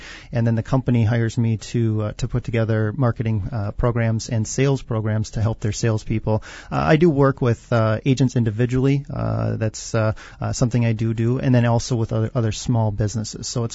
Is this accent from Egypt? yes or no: no; Appleton, Wisconsin, United States; Yeah, I'm originally from Appleton here and born and raised, and great community. I love this area.